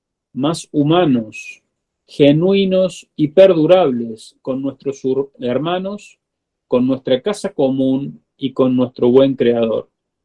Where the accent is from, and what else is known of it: Argentina